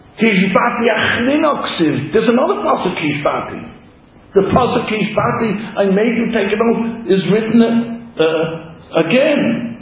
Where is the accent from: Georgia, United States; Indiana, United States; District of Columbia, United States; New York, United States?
New York, United States; Williamsburg; When I was growing up in Williamsburg, you understand?